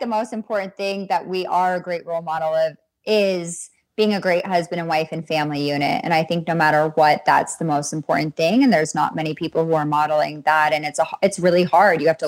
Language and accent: English; Colorado, United States; And I am from Colorado, so I have my family there, definitely from the Midwest myself.